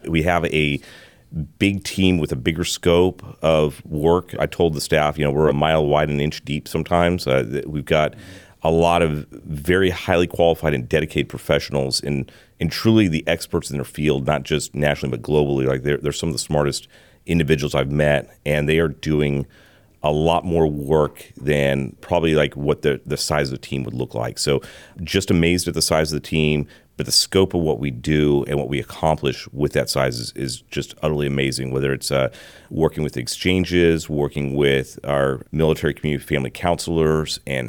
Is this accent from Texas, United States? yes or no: yes; Midland, Texas, United States; So born and raised in West Texas, grew up in Midland, Texas, oil country there, and Friday Night Lights football.